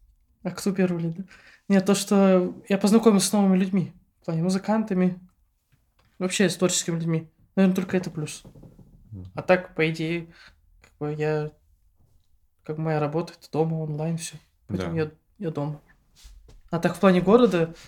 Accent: Aktobe, Aktobe Region, Kazakhstan; now in Astana, Kazakhstan; Как бы я из Актобе приехал в Астану для этого, да.

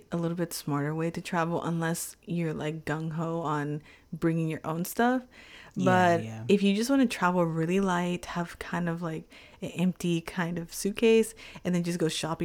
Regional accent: Texas, United States; I know, like, we're from Texas. 81 is nice.

